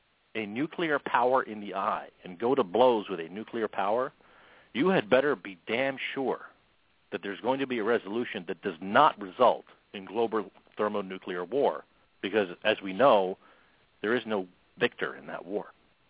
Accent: United States; Well, we're not British. We're Americans.

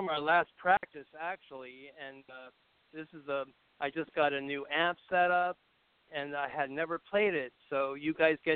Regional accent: San Diego, California, United States; and I came from San Diego, where the musician, you know, it was just like there was a buzz.

